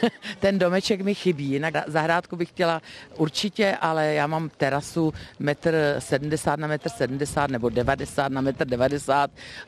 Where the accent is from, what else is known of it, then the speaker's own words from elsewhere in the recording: Strakonice, South Bohemian Region, Czechia; born there; Já jsem se narodila ve Strakonicích v dudáckém městě, jsem na to hrdá, ráda se tam vracím, mám tam sourozence a často jezdím zkrátka do jižních Čech.